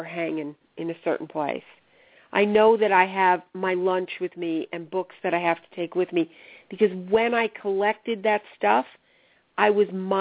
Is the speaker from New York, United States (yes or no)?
yes; New York, United States; I joke around because I'm still from New York.